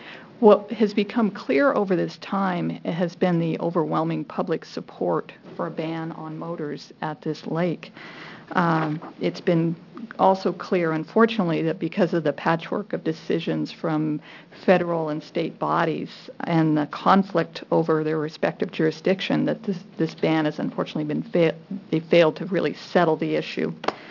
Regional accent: Portland, Oregon, United States; I'm from Portland.

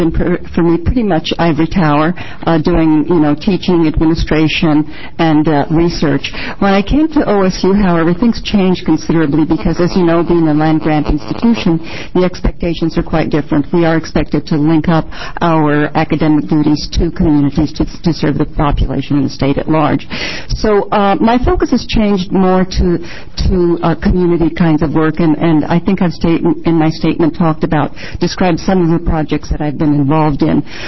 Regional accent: New Mexico, United States; now in Oregon, United States; I came to Oregon 9 years ago. I'm originally from New Mexico. My ancestors settled there in 1598, so picking up those roots was really quite a thing.

